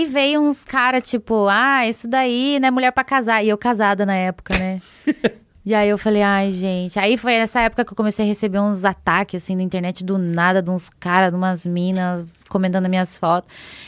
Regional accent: Curitiba, Paraná, Brazil; que eu morava em Curitiba na época, sou de Curitiba, né?

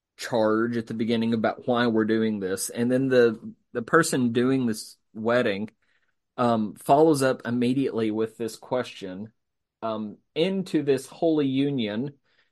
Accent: England, United Kingdom; As an English guy, I find the tense of this being extremely fruitful for exploration.

